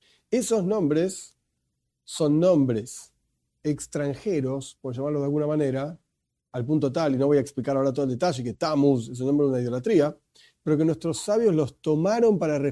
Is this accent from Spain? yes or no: no; Argentina; Está bien, yo soy argentino, entonces lo pronuncio bien a la argentina.